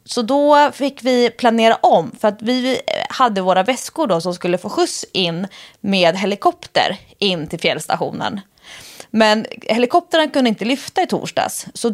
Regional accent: Stockholm, Stockholm County, Sweden; som stockholmare som inte är van vid de här smala vattendragen

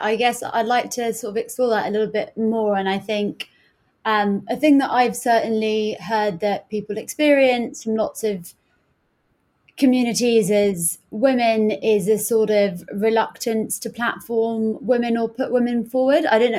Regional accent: Hounslow, London, United Kingdom; I remember that I was a card-carrying member, and I'm from Hounslow

